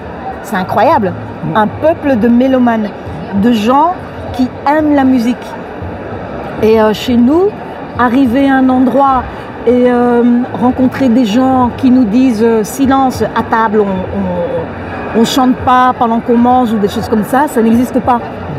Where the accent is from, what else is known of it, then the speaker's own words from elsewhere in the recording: Brussels, Belgium; quand j'étais petite, dans Matongé, il y avait la rue d'Alsace-Lorraine.